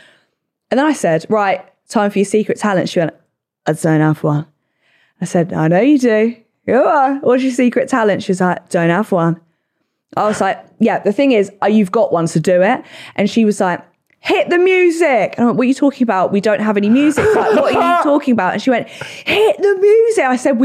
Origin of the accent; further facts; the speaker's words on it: Cambridge, East of England, United Kingdom; In Cambridge, I had obviously everyone, it's my hometown.